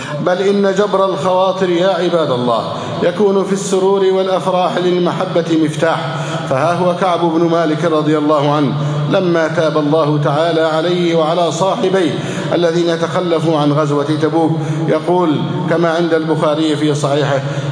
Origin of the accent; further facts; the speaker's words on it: Egypt; اللهم اجعل بلدنا مصر أمناً أماناً، سخاءً رخاءً